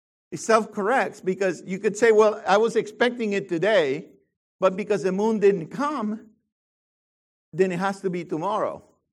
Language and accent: English; Puerto Rico; Where are you from? I say, well, I'm from Puerto Rico.